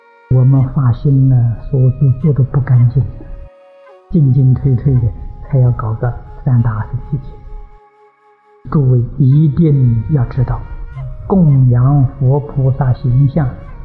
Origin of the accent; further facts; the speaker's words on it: China; 我们中国人常说吗，贵为天子，富有四海